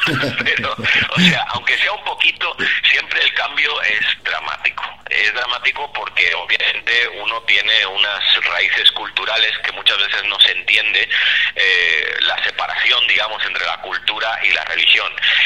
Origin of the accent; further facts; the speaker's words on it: Melilla, Spain; la propia Melilla, de donde soy originario.